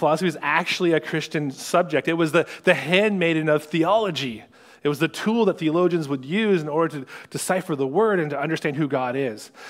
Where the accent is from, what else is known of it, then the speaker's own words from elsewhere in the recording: Sarnia, Ontario, Canada; I grew up in Sarnia, so I've seen some fights before.